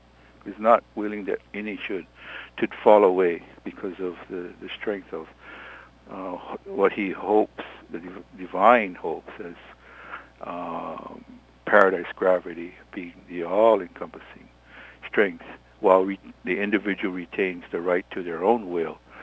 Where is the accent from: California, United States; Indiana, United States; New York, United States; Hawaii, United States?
Hawaii, United States; Spreckelsville; I remember Sprecklesville. I started talking about Sprecklesville, my hometown.